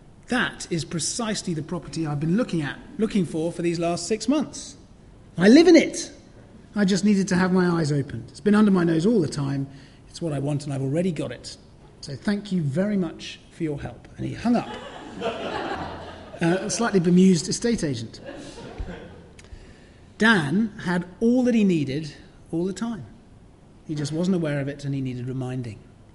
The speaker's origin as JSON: {"language": "English", "region": "England", "country": "United Kingdom", "said": "I'm a British citizen. So I was born British."}